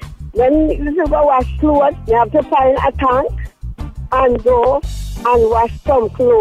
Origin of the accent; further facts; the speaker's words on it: Mosquito Hill, Jamaica; I come from Mosquito Hill.